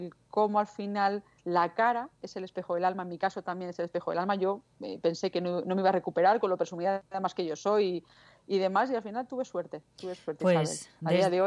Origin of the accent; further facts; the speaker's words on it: Valladolid, Castile and León, Spain; mis padres, que como bien decía, yo soy de Valladolid, venían de Valladolid a recogerme a Madrid